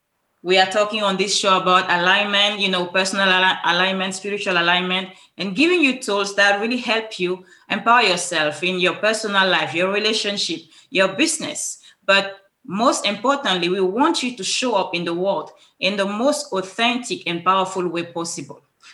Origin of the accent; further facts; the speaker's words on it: Cameroon; And from Africa, where I come from, I'm from Cameroon originally